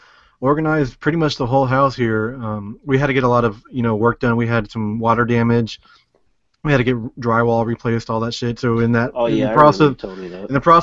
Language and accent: English; Houston, Texas, United States; hey, we're from Houston.